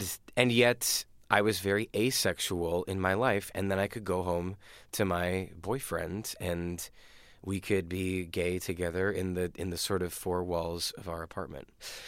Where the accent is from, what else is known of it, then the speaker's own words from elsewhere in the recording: Lancaster, Pennsylvania, United States; moved away as an adult; now in New York, United States; I grew up in Lancaster, Pennsylvania, moved to New York when I was 19